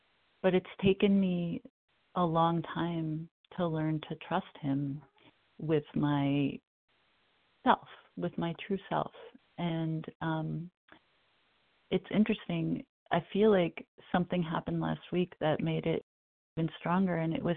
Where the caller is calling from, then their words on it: New York, United States; from Northern New York.